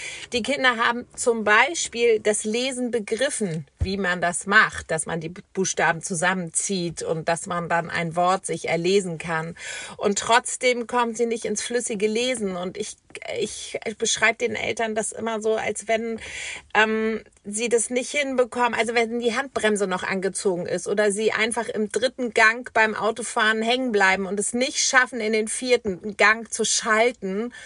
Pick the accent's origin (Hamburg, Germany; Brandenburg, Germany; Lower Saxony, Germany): Hamburg, Germany; weil ich komme ja aus Hamburg und bei uns sagt man ja 24/7 Moin.